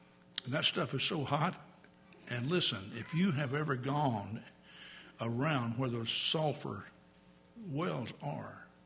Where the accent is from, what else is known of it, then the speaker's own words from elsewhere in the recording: Texas, United States; He said, well, you probably in Texas, because I grew up in Texas, you probably spent a lot of time out in the heat.